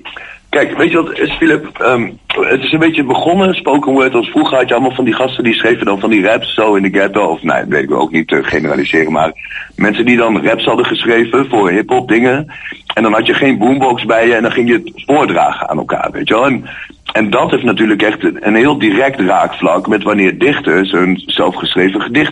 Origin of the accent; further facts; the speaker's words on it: Meppel, Drenthe, Netherlands; ik ben 42 jaar oud. Ik kom uit Meppel, daar ben ik ook al 5 jaar op de dag af bijna de stadsdichter van.